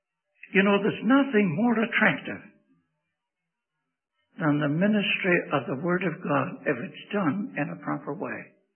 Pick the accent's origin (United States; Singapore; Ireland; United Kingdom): Ireland; born there; I was born in Ireland. And when I went over to my native land in Ireland, I was there for a month